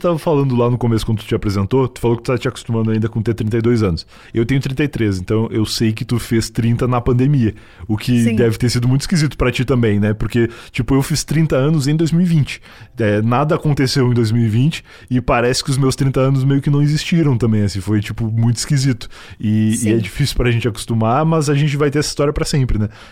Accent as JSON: {"language": "Portuguese", "region": "Rio Grande do Sul", "country": "Brazil", "moved": "yes", "lives_now": "São Paulo, Brazil", "said": "eu saí do Rio Grande do Sul pra morar em São Paulo"}